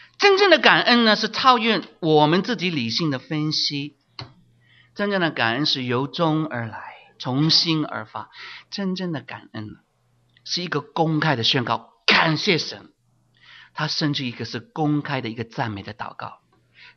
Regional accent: Hong Kong; 我记得我小时候在香港里面看到那些麻风病人

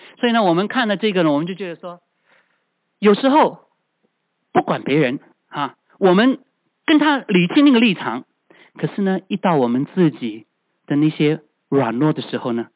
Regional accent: China; 这是我们中国人带进这个西方国家来了啊

